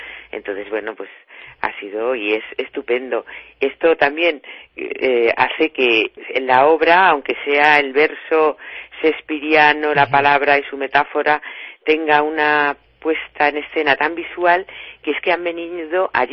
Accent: Madrid, Community of Madrid, Spain; pero es que somos madrileños

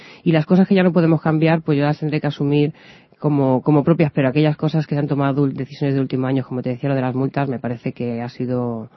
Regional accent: Parla, Community of Madrid, Spain; trabajar para mi pueblo, trabajar para mi gente, para mi familia, para mis amigos, es que es algo muy bonito. Yo lo que pediría sobre todo es que los ciudadanos de Parla tuviesen lo que realmente se merecen

